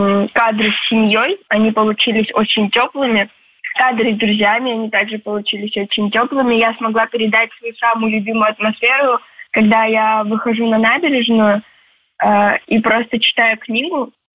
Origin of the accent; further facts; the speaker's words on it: Gagra, Abkhazia, Georgia; в моем родном городе Гагры и также в Сухуми, мою любимую набережную.